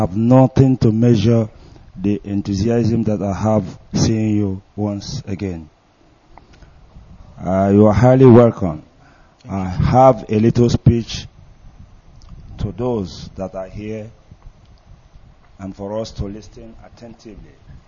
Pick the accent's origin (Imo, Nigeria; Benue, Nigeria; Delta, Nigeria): Delta, Nigeria; now in Italy; Anocha local government area in Delta State